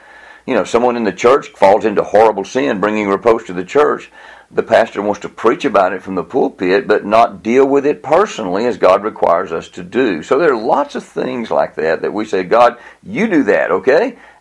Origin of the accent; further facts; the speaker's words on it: Tennessee, United States; When Vicki and I moved to East Tennessee, back to my hometown in early 1999